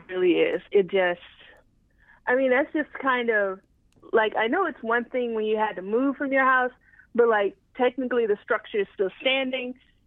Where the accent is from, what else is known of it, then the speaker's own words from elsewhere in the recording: Texas, United States; I'm from Texas.